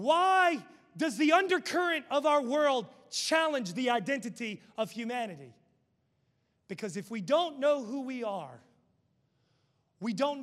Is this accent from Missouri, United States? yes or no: no; West Virginia, United States; Well, I'm a hillbilly. I self-identify as a hillbilly. I'm from West Virginia.